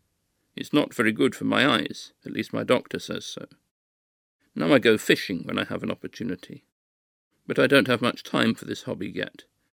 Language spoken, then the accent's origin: English; India; moved away as an adult; now in United States; I'm from India, and we have traditions of cooking vegetables there.